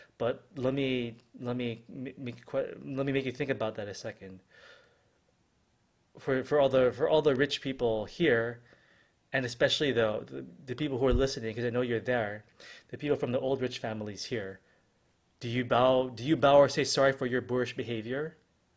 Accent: Philippines; And then I think we again have a sense that we're all Filipino, regardless of where we live or what our ethnicity is or our religion or our economic background.

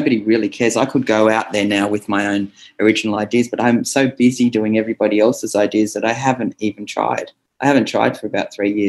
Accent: Australia; So I got some shtick happening about being driving on the wrong side of the road, being an Australian.

